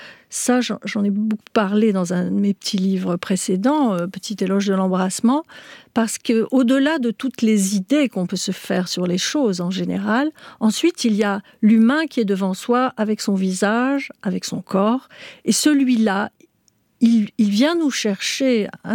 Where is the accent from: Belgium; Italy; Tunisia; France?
Tunisia; born there; moi, je suis née en Tunisie, mon père est né en Tunisie, ma grand-mère, je crois, est née en Tunisie aussi. Donc voilà, la Sicile, c'était vraiment une origine très lointaine.